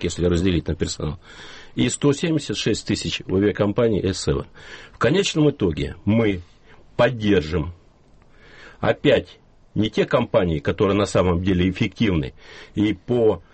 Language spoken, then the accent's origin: Russian; Novosibirsk, Novosibirsk Oblast, Russia; Я сам новосибирец.